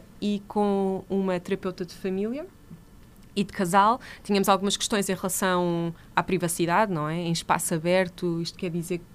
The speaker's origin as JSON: {"language": "Portuguese", "town": "Marinha Grande", "region": "Leiria", "country": "Portugal", "said": "Eu não entendo nada de geografia de Lisboa. Eu sou da Marinha Grande."}